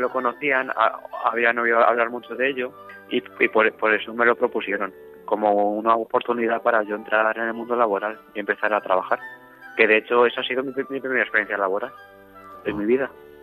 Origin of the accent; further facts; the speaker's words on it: San Pablo de los Montes, Castilla-La Mancha, Spain; also born or lived in Toledo; Yo soy de un pueblo de Toledo que se llama San Pablo de los Montes y es ahí donde me he criado, aunque es verdad que yo nací en Toledo capital.